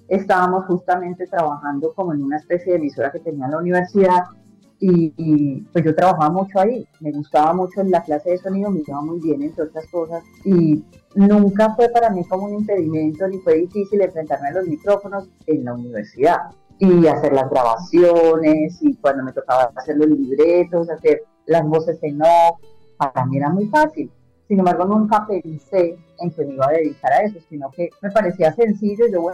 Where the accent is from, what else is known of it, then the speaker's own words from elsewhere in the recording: Medellín, Antioquia, Colombia; born there; nací en Medellín, no así hace cuánto, pero hace mucho, y volví a Medellín hace poco porque llevaba más de 30 años fuera de Medellín, pero sí, soy antioqueña.